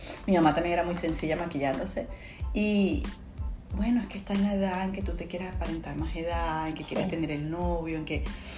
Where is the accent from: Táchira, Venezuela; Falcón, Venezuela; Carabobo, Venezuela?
Falcón, Venezuela; also born or lived in Caracas; porque como dices, soy de Falcón, tuve que vivir en residencias en Caracas.